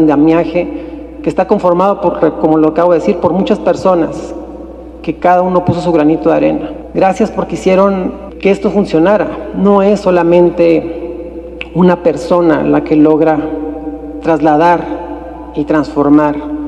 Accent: Mexico; su caracterización que tenemos como mexicanos de no dar un paso atrás

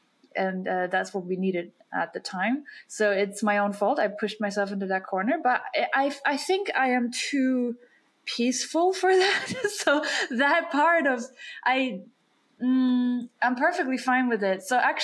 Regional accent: Germany; moved away as an adult; I grew up in Germany. Then I left Germany at 18 years old.

